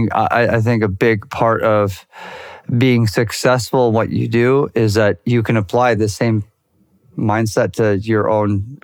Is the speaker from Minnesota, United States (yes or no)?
no; Newport Beach, California, United States; I know because I grew up in Orange County. You know, I grew up in Newport Beach. At the time, was 96% white.